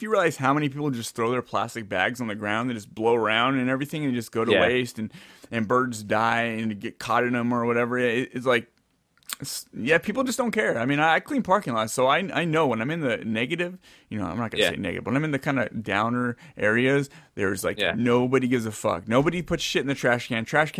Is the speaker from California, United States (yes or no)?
yes; Santa Clara, California, United States; I grew up in Santa Clara, so getting a season pass to the Great America in California in Santa Clara was a thing we did